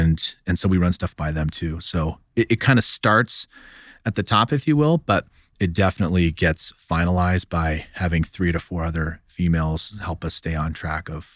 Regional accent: Dallas, Texas, United States; I grew up in Dallas, Fort Worth area, and he truly did that.

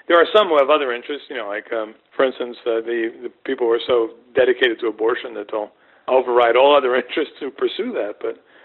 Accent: New Jersey, United States; now in Missouri, United States; even though I live and work in Missouri, and I'm born and raised in New Jersey, you know.

